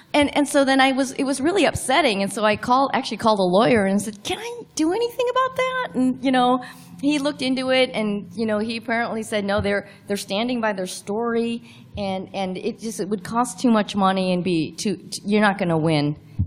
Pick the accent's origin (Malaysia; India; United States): United States; Highland Park, Illinois; where I grew up in Chicago, it's a suburb called Highland Park, and it's 97% Jewish.